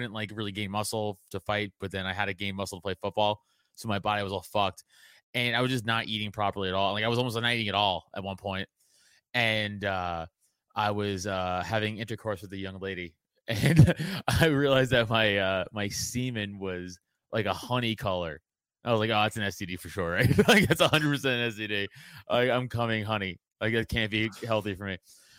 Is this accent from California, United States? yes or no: no; Staten Island, New York, United States; not Italian, obviously, but I'm very Italian. Like, my mom's all Italian. My dad's even mostly Italian, just the … isn't. But I come from Italian trash from Staten Island. Hey, so Catholic